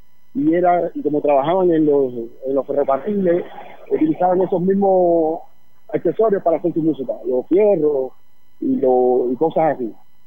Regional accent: Cuba; Solo está un cantante … yo, como cubanos.

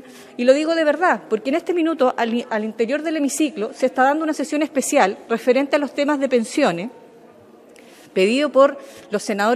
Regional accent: Chile; los escenarios que realmente estamos viviendo como chilenas y chilenos

